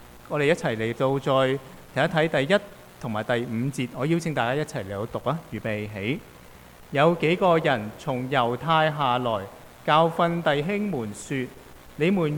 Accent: Guangdong, China; 如果今日我哋廣東人習慣你去茶樓就食鳳爪，係咪？我哋由細食到大

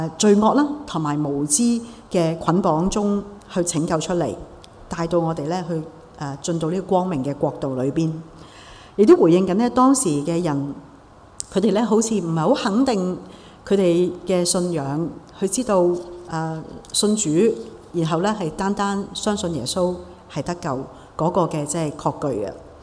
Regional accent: Hong Kong; 雖然我哋香港人，我哋有呢一个公民嘅身份

